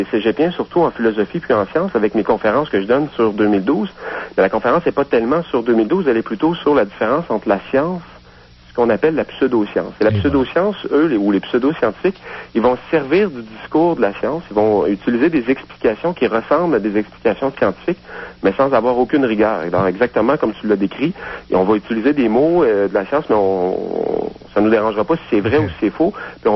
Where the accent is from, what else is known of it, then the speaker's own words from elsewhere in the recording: Quebec, Canada; moi, je suis en Abitibi depuis quelques jours, déjà. Oui. Et puis, parce que j'habite pas en Abitibi, mais je suis originaire d'Abitibi. Je suis en visite chez ma famille.